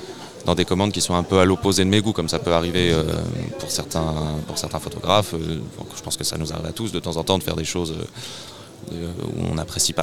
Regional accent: Normandy, France; now in Gers, France; Moi je viens de Normandie, je suis installé dans le Gers depuis 3 ans.

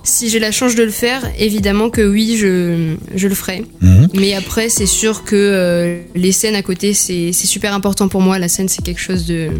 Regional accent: Bordeaux, Nouvelle-Aquitaine, France; je suis bordelaise, donc de 17 ans.

